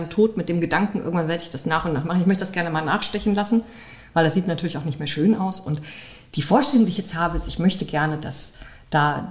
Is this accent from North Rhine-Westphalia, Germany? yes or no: no; Bavaria, Germany; Ich bin in Bayern auf dem Land aufgewachsen, da gab es damals kein Tattoo-Studio.